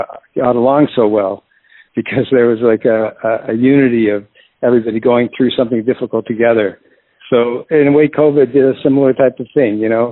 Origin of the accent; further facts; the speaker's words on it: Toronto, Ontario, Canada; Well, I grew up in Toronto, and at a very young age